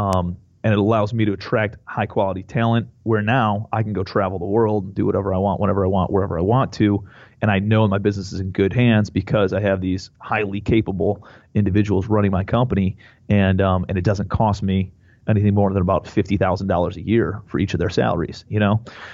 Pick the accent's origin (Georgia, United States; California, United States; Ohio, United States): Ohio, United States; Cleveland; also born or lived in New York City / Charleston; I'm from Cleveland, Ohio. So the land, and grew up in Cleveland, went to school in Ohio, moved out to New York City, lived there for about a year and a half.